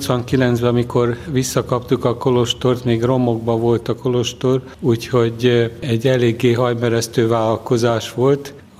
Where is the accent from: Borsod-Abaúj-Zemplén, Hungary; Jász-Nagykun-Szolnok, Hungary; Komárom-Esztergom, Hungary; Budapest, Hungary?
Budapest, Hungary; 1958-ban születtem Budapesten. Tulajdonképpen a Margit körúti templom az az én plébánia templomom. Édesanyám, édesapám ott esküdtek annak idején. Itt voltam első áldozó, itt voltam bérmálkozó.